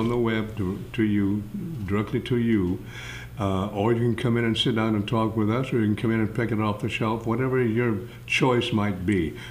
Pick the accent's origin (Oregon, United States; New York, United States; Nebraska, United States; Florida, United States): New York, United States; Brooklyn; Well, I'm from Brooklyn. You're from Brooklyn. I'm from Brooklyn. I was on Avenue J.